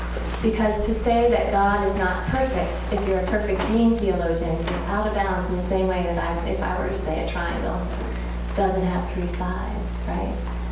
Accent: Toledo, Ohio, United States; I grew up in Toledo, Ohio.

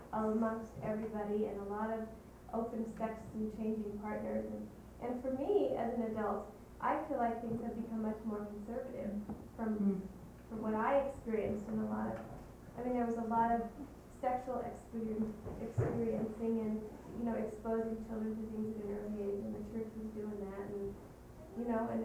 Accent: San Francisco, California, United States; I grew up in San Francisco in the 60s as a Unitarian

